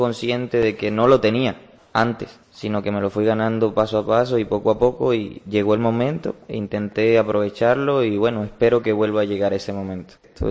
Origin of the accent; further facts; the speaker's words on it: Venezuela; moved away; Cuando salí de Venezuela salí con la ilusión y con un sueño, ¿no?, por alcanzar